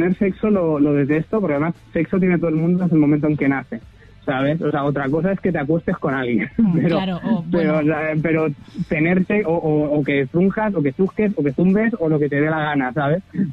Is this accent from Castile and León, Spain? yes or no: no; Castilla-La Mancha, Spain; Muy bonito Ciudad Real, sí, la verdad que sí. Mi pueblo es de ahí y muy rico.